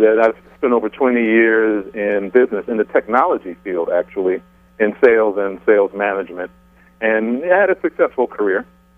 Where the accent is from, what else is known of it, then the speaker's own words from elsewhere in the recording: New York City, New York, United States; live in New York. I'm a born and raised New Yorker. And even though I've done quite a bit of traveling, I'm definitely a New Yorker, dyed in the wool.